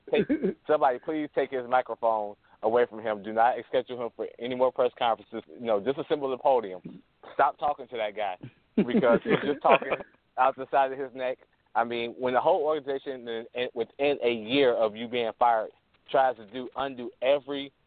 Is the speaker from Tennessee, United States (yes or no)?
no; Ohio, United States; And I'm from Ohio, and that's just not going to happen.